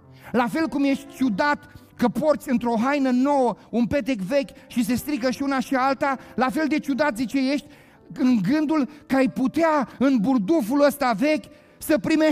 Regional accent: Moldavia, Romania; Eu vin din Moldova.

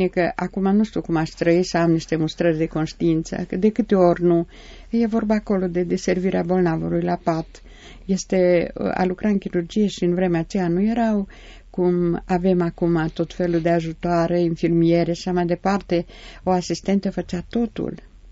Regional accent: Bistrița, Bistrița-Năsăud, Romania; eram în Cluj, deja lucram la Cluj, că altfel sunt din Bistrița, Bistrița Năsăud.

